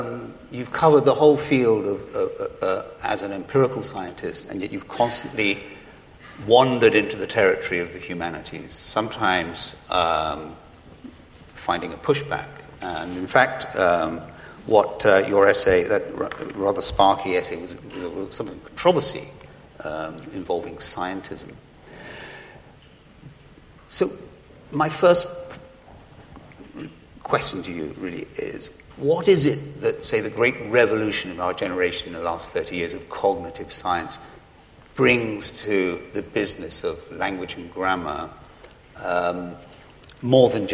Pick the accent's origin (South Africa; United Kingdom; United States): United Kingdom; England; I'm English